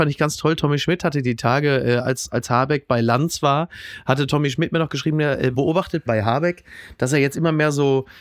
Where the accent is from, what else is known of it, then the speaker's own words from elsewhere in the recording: North Rhine-Westphalia, Germany; Ja, ich komme aus dem Ruhrgebiet